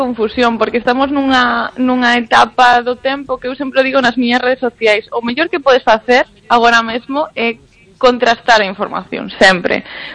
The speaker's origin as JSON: {"language": "Galician", "town": "As Pontes", "region": "Galicia", "country": "Spain", "lives_now": "Vigo, Spain", "said": "Que son de Vigo, pero son das Pontes, ¿eh? Das Pontes, pero vivo en Vigo."}